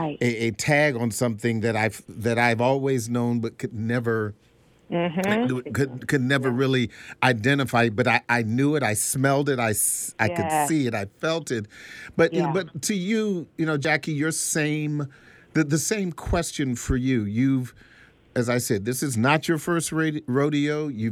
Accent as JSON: {"language": "English", "town": "Washington", "region": "District of Columbia", "country": "United States", "said": "people would say, where are you from? And I said, I'm from Washington, D.C."}